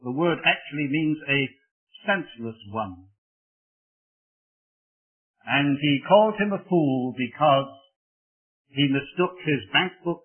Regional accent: Wales, United Kingdom; I was born and brought up in Wales.

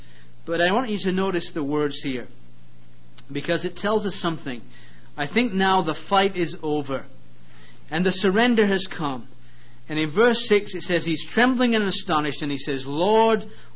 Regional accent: England, United Kingdom; I'm not even an American, I'm an Englishman.

